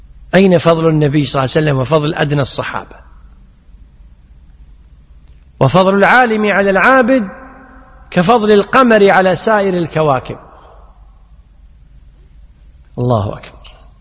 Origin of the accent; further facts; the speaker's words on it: Kuwait; احنا الحين عندنا بالكويت موشك ترى بقسم، ترى بقسم مو قسم ولا قسم، خلاص هذا عندنا مستخدم بالكويت.